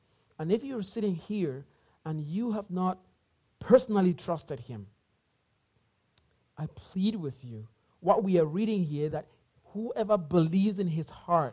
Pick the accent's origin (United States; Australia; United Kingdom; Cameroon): Cameroon; English is a second language; I come from Cameroon.